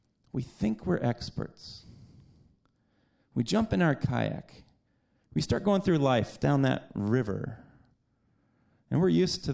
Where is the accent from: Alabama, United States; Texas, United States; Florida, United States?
Texas, United States; also born or lived in Georgia; So anyone who wasn't here last week … I'm from Texas and Georgia. So I like Southern sayings